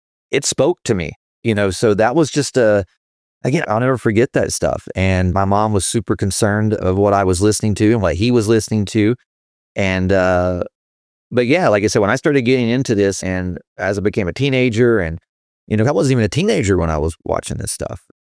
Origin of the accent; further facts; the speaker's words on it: North Carolina, United States; And growing up in the Bible Belt of North Carolina, it felt really real.